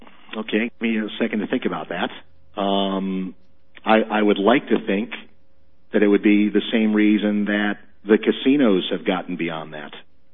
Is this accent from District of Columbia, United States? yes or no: yes; Washington, District of Columbia, United States; I was born and raised in Washington D.C., Bob. I spent 40 plus years in D.C. I know how it operates.